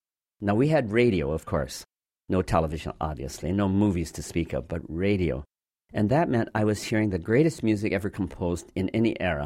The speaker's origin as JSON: {"language": "English", "town": "Seattle", "region": "Washington", "country": "United States", "tie": "born or raised there", "said": "but believe me, being born and raised in Seattle in that generation, we had to make an effort if we wanted to follow our dream."}